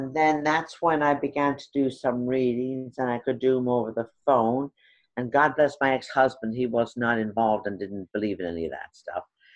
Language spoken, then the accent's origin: English; Ireland; now in United States; And it's when I came to this country from Ireland with a sixth grade education.